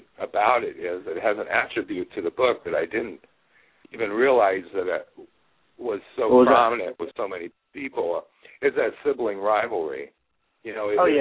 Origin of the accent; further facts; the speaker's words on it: Iowa, United States; Horror and Gothic is actually set in my hometown. In Iowa, southeast Iowa corner where I grew up